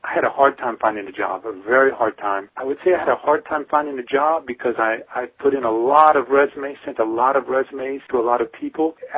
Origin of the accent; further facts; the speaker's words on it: United States; now in France; I'm an American person who's married to a French lady. And so we've been here for 10 years. We got here in 2003.